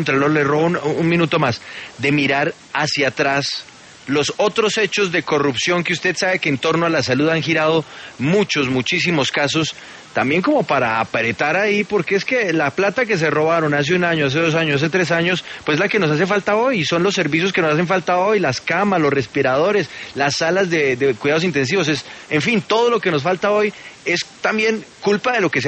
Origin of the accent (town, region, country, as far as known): Colombia